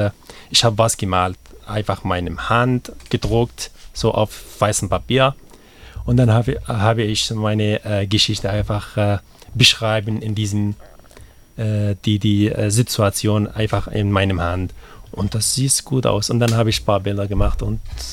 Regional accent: Syria; German is a second language; Ja, da gab es bei uns in Syrien, da muss man da 10 Wünsche machen.

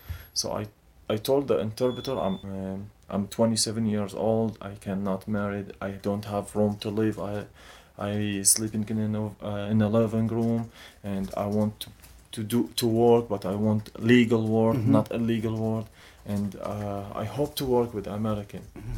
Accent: Baghdad, Baghdad Governorate, Iraq; English is a second language; moved away as an adult; now in Finland; I'm from Iraq, Baghdad, the capital city in Iraq. I'm here since almost 5 months in Finland

